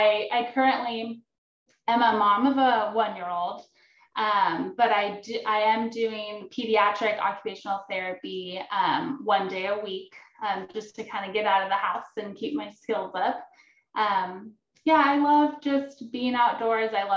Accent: Whidbey Island, Washington, United States; So I already said … I grew up on Whidbey Island, actually. It's a very beautiful place to grow up.

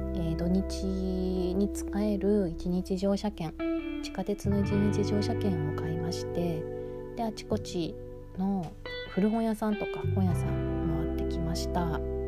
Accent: Kitami, Hokkaido, Japan; お店の人も北見から来ましたって言ったらすごいお話ししてくれて

